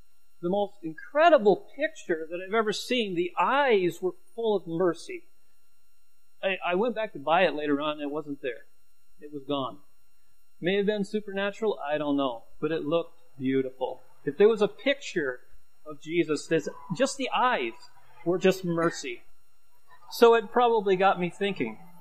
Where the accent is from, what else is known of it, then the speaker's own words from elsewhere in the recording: New York, United States; because I was from Northern New York. I'm a white Yankee skinny boy in a town of not white skinny people.